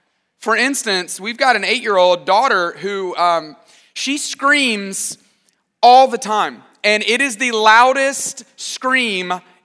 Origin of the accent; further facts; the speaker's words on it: Tuscaloosa, Alabama, United States; I grew up in Tuscaloosa, Alabama. They play football there, and that is about all we do in Tuscaloosa.